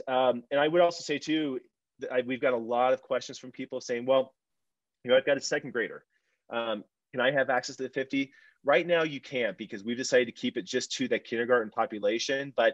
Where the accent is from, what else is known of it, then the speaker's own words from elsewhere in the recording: Longmont, Colorado, United States; I was born and raised here in Longmont, fourth generation Longmont citizen here